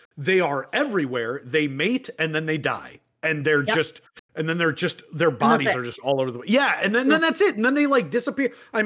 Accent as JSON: {"language": "English", "region": "Midwest", "country": "United States", "tie": "born or raised there", "said": "just growing up in the Midwest, all of our spiders are like the size of, I mean, they're smaller than a penny."}